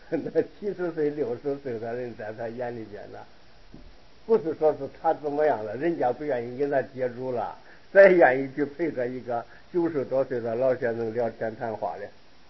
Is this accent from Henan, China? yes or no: yes; Henan, China; now in Taiwan; 我是河南人了，一个河南的老乡